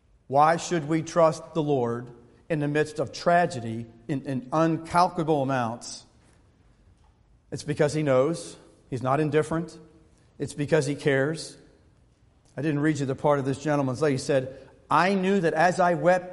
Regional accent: Baltimore, Maryland, United States; You know anything about Baltimore? Easy. It's my hometown.

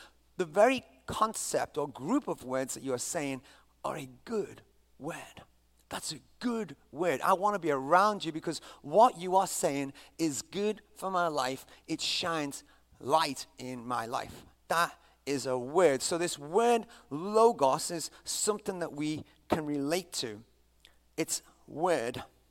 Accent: England, United Kingdom; I can't really do it because I'm English

